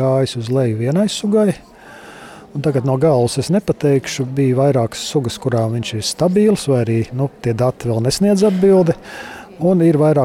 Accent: Zemgale, Latvia; Es nāku no Zemgales, ja, un Zemgalē ir tā ir lauksaimniecības zemes, un tur ir milzīgie tīrumi, lielās platības

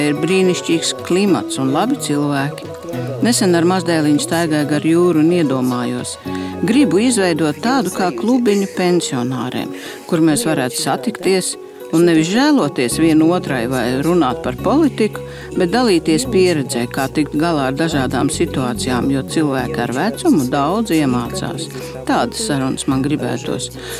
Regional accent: Russia; moved away as an adult; now in Latvia; Esmu pensionāra no Krievijas un uz Latviju atbraucu savu dēlu dēļ, kur tēvs bija latviets.

